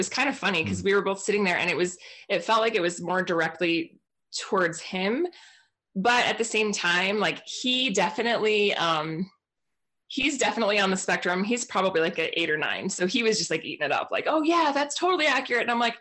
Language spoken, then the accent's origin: English; Portland, Oregon, United States; like, I grew up in Portland, Oregon. So like, we don't have that there.